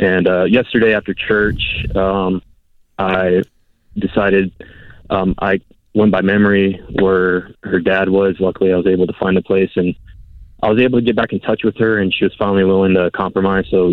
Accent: San Antonio, Texas, United States; Whenever I came to this job, I left my hometown of San Antonio.

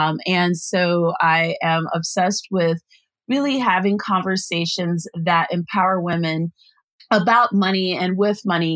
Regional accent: Denver, Colorado, United States; also born or lived in California; I was raised in Denver. My dad was in the military. So weirdly enough, I was born in California, but it was military life.

